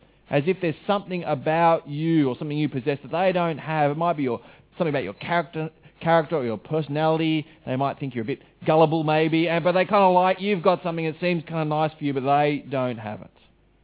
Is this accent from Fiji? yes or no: yes; Fiji; We're not from Hawaii, we're from Fiji.